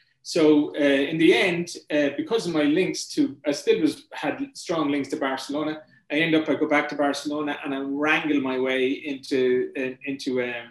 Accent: Granard, County Longford, Ireland; I'm from Granard in Longford, which is very close to Cavan

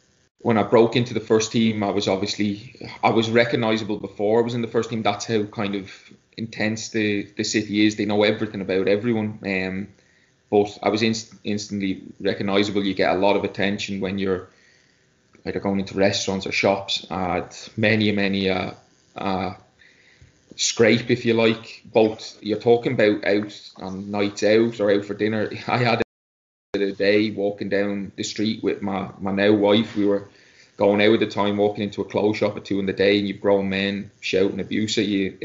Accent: Dublin, Leinster, Ireland; I'm a lad from Dublin. I was very down to earth.

